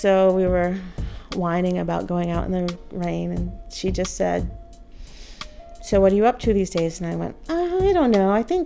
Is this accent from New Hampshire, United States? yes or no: yes; Ware, New Hampshire, United States; from Ware, New Hampshire. I'm a software engineer for Dell.